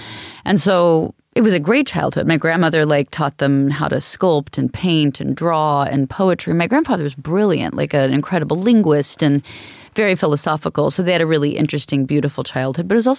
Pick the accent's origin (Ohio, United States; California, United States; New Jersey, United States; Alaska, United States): Alaska, United States; Anchorage; I was raised in Anchorage, sweet Mormon family, singing in hotels for tourists.